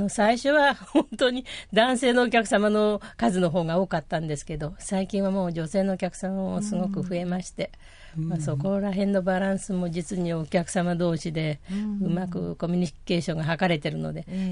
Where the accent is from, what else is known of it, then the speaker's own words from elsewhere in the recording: Shizuoka, Japan; 静岡では一番の繁華街でしたから、そういう街で生まれ育ってきまして